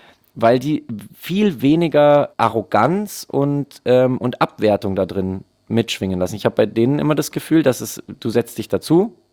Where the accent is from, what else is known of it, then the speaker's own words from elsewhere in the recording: Bavaria, Germany; Ich bin ja Bayer.